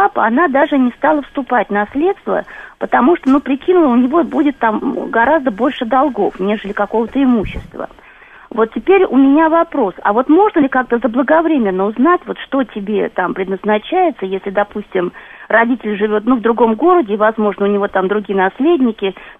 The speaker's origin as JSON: {"language": "Russian", "region": "Moscow", "country": "Russia", "said": "я из Москвы."}